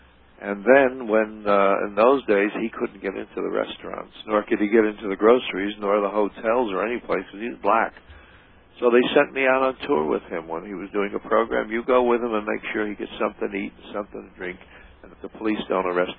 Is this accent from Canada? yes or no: yes; Canada; I sang a Indian song on the program, song from Canada again, because I was from Canada.